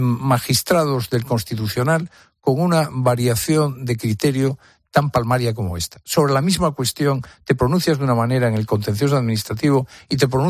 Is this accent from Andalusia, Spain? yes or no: no; Galicia, Spain; yo, como gallego